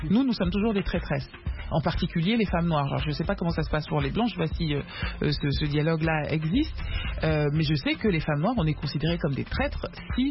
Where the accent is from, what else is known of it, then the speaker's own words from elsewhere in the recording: France; J'ai été élevé en France.